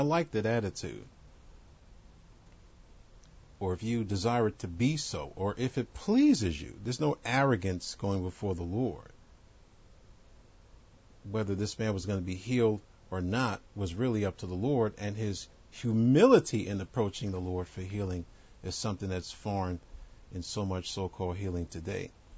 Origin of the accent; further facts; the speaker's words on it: New York, United States; And the ones that persecuted me when I was growing up in New York, they're dead too.